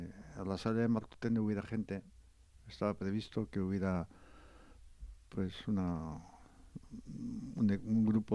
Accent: Basque Country, Spain; Como pueblo vasco, creo que en 40 años no hemos avanzado

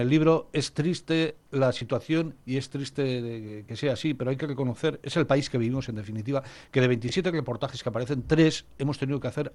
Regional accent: Basque Country, Spain; como periodistas, como personas, como ciudadanos vascos

